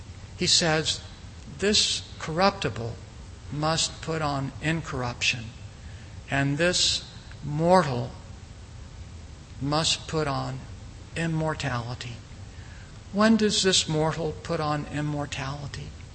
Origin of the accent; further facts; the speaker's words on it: North Carolina, United States; Growing up in North Carolina, we had daily thunderstorms during the latter part of summer, evenings as well.